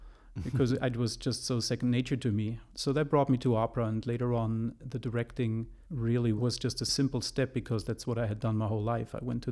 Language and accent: English; Bavaria, Germany; I grew up in Germany in a little town in northern Bavaria.